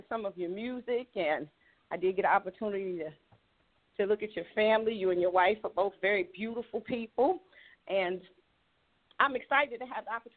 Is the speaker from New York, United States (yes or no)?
yes; Brooklyn, New York, United States; I'm from Brooklyn, so